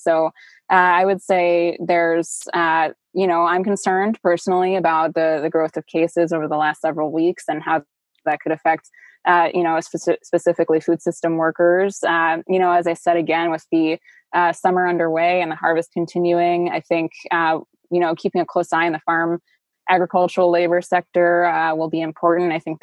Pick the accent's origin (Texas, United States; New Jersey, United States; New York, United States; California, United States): New York, United States; New York City; I grew up in New York City.